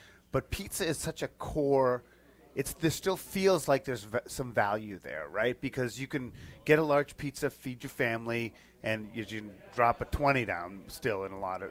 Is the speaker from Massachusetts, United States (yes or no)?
yes; Boston, Massachusetts, United States; now in Connecticut, United States; I grew up in Boston, in the Boston area, but I lived in Connecticut twice, back from 98 to 07, and then we moved back in late 18.